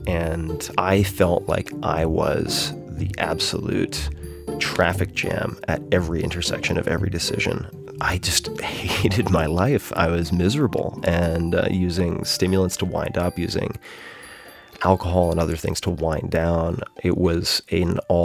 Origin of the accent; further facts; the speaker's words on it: New York, United States; I grew up on Long Island, right next to the water.